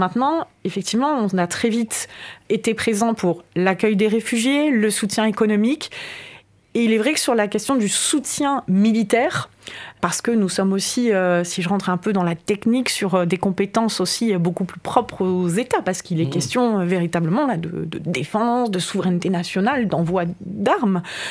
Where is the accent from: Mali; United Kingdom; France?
France; en tant que Français, que nous vivons en paix